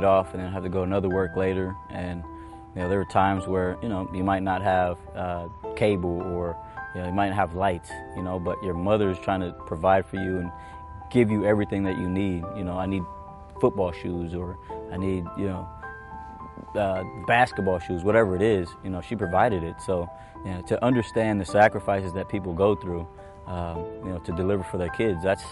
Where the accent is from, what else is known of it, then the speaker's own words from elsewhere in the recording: Salina, Kansas, United States; I was born and raised in Salina, Kansas. You know, more of a, like, smaller town, kind of country. You got wheat fields, you got cattle